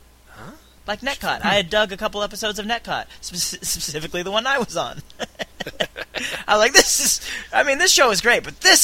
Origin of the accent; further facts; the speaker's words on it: Australia; No, I am not a Pakistani. I am Australian.